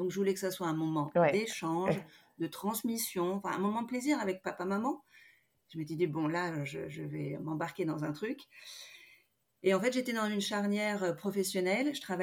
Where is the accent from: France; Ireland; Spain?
Spain; Madrid, Community of Madrid; also born or lived in Los Angeles, United States; moi, mes parents, ils sont français. Bon, j'ai grandi à Madrid, j'ai grandi à Los Angeles, mais je parle français.